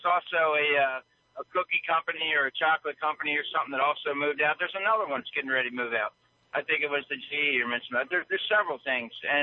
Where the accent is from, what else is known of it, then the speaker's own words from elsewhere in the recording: Delaware, United States; now in Connecticut, United States; I grew up in Delaware. I've recently moved to Connecticut.